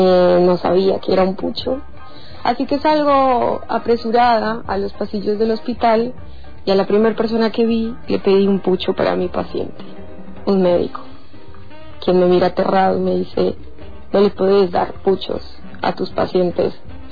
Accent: Colombia; moved away as an adult; now in Argentina; desde que volé más de 7.000 kilómetros de mi país de origen, Colombia, para lo que ahora sería mi país de destino, Argentina.

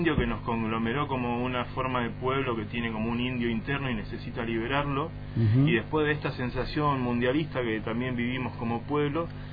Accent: Argentina; como pueblo argentino tenemos algo que nos compone

